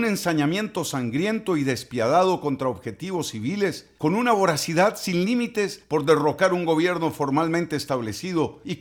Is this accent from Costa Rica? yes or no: yes; Costa Rica; Finalmente, nosotros, como costarricenses, tenemos la dicha de que existen medios de comunicación libres.